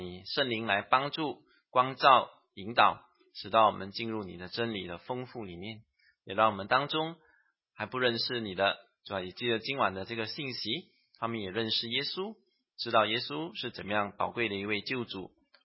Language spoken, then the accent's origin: Chinese; Singapore; 因为你知道新加坡跟中国的那个国情有点不一样了，我们新加坡人可能对这个体育这方面呢，这个还需要多看重一些。